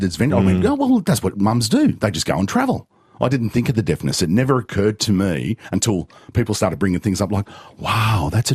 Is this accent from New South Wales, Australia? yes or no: yes; Sydney, New South Wales, Australia; I grew up in Western Sydney. Western Sydney in my day was just bushland and it was beautiful.